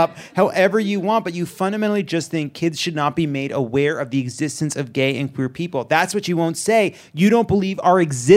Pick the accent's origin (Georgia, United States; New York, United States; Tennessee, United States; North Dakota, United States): New York, United States; Syosset; We're in Long Island. We're in Long Island. I'm a Syosset boy.